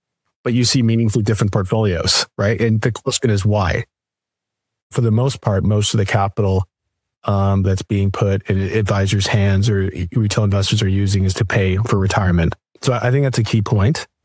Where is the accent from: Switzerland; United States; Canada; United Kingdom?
Canada; Yeah, so I'm Canadian born and raised.